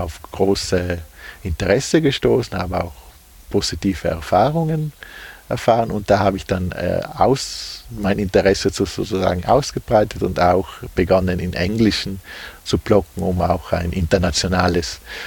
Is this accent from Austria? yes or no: no; Trentino-Alto Adige, Italy; Also ich bin gebürtiger Bustertal, also Südtiroler. Und da sind wir schon eigentlich von der Natur aus mit Bergen umgeben.